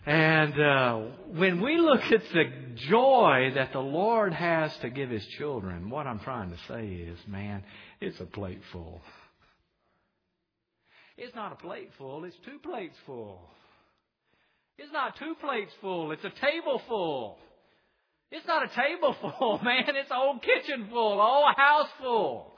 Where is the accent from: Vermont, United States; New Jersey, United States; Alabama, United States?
Alabama, United States; Mobile; I grew up in Mobile, but we went to the country, which was Frisco City, Alabama, okay?